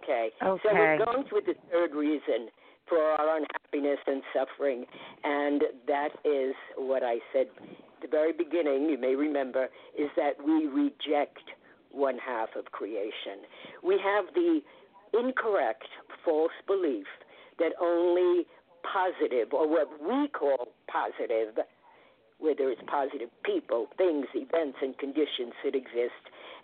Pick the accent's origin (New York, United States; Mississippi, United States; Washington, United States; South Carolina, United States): New York, United States; Queens; now in Connecticut, United States; I was from Queens until I moved to Connecticut, yes.